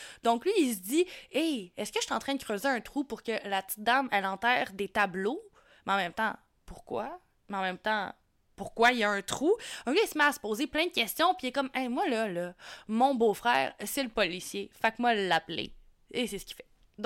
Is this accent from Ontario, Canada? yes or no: no; Quebec, Canada; quand on fait des cas chez nous au Québec